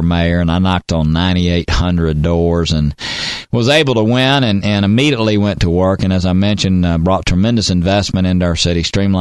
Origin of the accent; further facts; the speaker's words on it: Tennessee, United States; I grew up here in Tennessee and started working when I was probably like you, Frank, when I was 13 years old.